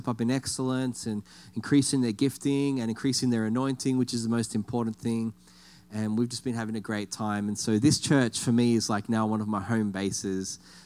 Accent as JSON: {"language": "English", "town": "Sydney", "region": "New South Wales", "country": "Australia", "said": "I'm here from Sydney, Australia."}